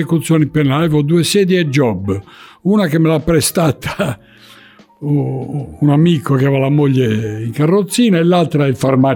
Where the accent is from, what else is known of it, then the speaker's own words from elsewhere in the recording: Cagliari, Sardinia, Italy; io sono di Sant'Elia, mi piace girare da quelle parti